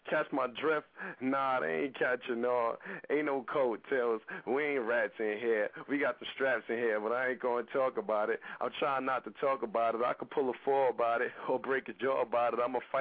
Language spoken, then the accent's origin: English; Far Rockaway, New York, United States; Well, I'm from Far Rockaway, man. I'm from the place. I'm from the home of … right down the beach, man.